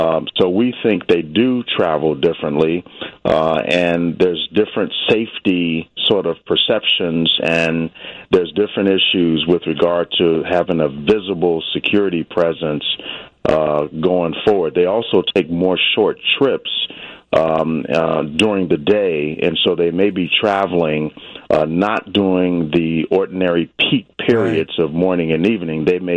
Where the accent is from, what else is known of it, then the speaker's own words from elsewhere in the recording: Chicago, Illinois, United States; it made me a little homesick. I'm from Chicago.